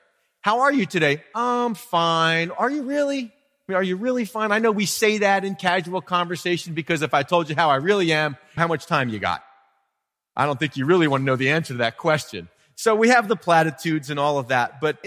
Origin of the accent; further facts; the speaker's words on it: Pennsylvania, United States; I grew up outside of Philadelphia, the suburbs of North Philly.